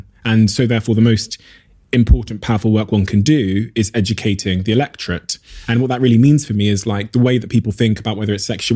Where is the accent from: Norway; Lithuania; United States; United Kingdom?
United Kingdom; Plymouth, South West England; I've watched you as a young kid growing up in Plymouth, you know, for many a decade.